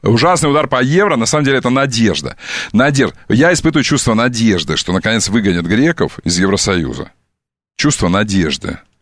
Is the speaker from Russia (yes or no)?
no; Kerch, Crimea, Ukraine; born there; Знаешь, что я родился в Пантикопее?